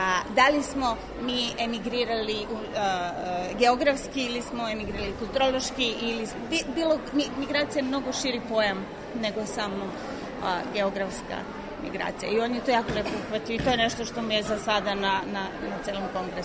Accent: Belgrade, City of Belgrade, Serbia; now in London, United Kingdom; Ja sam pozorišni reditelj poreklom iz Beograda, ali zadnjih 15 godina živim u Londonu.

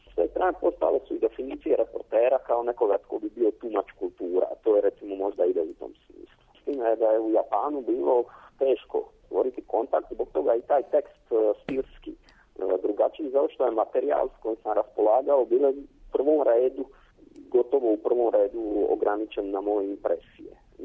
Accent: Croatia; ja ipak dolazim iz Hrvatske

